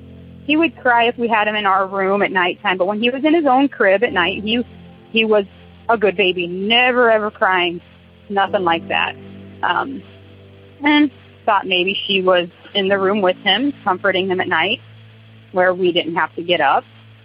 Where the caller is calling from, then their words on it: Wapello, Iowa, United States; I'm calling from Wapello, Iowa.